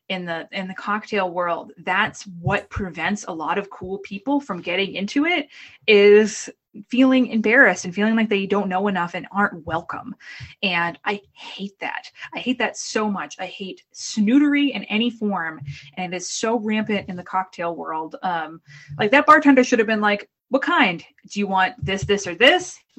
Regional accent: Boston, Massachusetts, United States; accent: Boston; I'm from the Boston area. I have an awful accent.

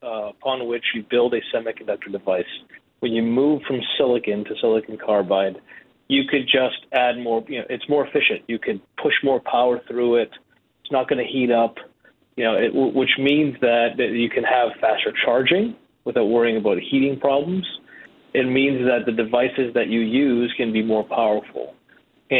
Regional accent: Boston, Massachusetts, United States; I grew up on it. I grew up in Boston.

